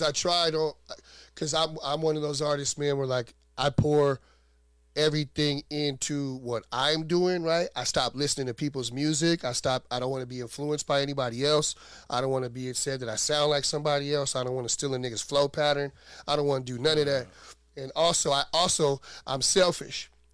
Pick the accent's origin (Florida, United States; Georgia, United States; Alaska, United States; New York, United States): Alaska, United States; Fairbanks; Like, even though I'm from Fairbanks, right, the south side of Fairbanks